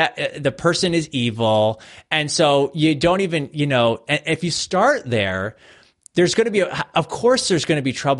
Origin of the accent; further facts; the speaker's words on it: Canada; I'm over here in Canada. I don't know if I mentioned that. So I'm Canadian.